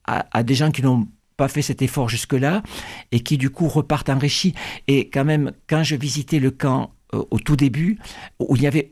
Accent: Narbonne, Occitanie, France; je passe mon enfance à Narbonne, qui est à 30-40 kilomètres de Rivesaltes.

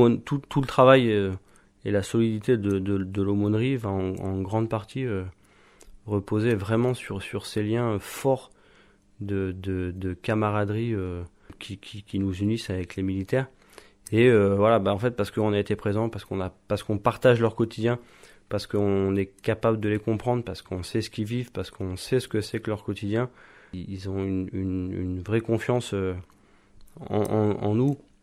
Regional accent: Île-de-France, France; j'ai grandi en Seine-et-Marne, après j'ai habité dans quelques autres villes, mais j'avais pas de... Et voilà, j'ai des racines familiales en Auvergne et en Creuse

